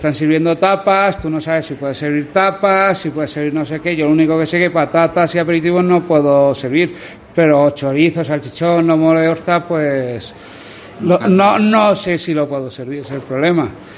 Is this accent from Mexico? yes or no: no; Albacete, Castilla-La Mancha, Spain; Esto se va a superar porque somos albaceteños y lo superamos todo.